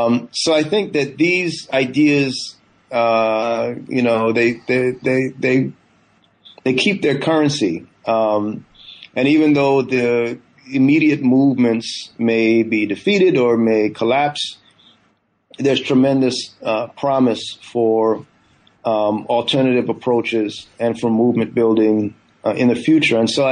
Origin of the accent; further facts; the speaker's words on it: California, United States; also born or lived in Guyana; my family moved to the U.S. I grew up in Northern California beginning in the 1980s.